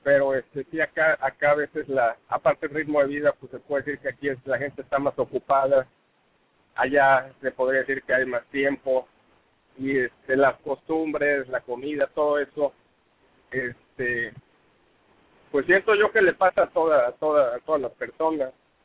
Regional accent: Mexico; moved away; en mi caso yo soy de México

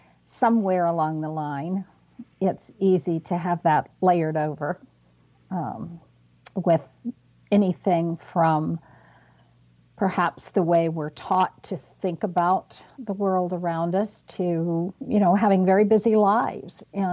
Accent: Kansas, United States; I say sometimes that I think I'm so passionate about trees because I grew up in Kansas and there were so few of them.

